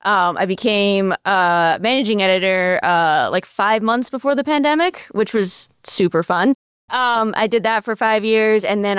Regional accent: New Jersey, United States; So, I'm from New Jersey originally.

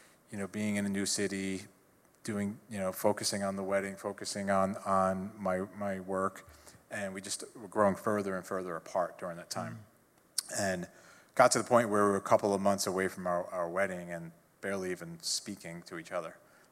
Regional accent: New York, United States; now in Burbank, United States; The more I speak, you'll figure out that I am from New York. Mm-hmm. And we've been here for 22 years now.

